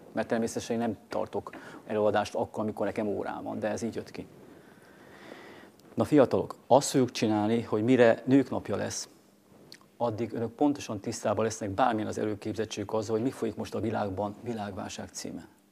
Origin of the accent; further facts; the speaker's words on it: Nyíregyháza, Szabolcs-Szatmár-Bereg, Hungary; born there; mert én közel születtem az igaz, hogy Szabolcsba, Nyíregyházán.